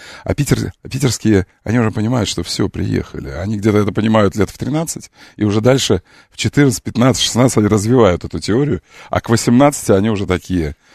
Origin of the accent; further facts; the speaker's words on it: Kerch, Crimea, Ukraine; born there; Я родился в Керчи. Это Крым, чтобы было понятно.